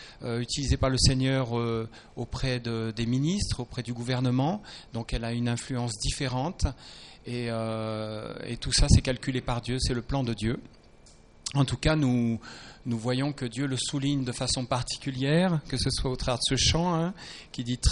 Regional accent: Madagascar; qui agissent à 10 000 km chez nous à Madagascar

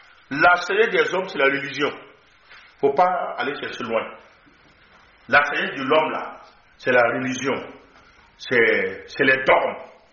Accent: Burkina Faso; now in France; Donc quand je vais retourner au Burkina, je suis le Burkina, mais pour le moment, je suis français.

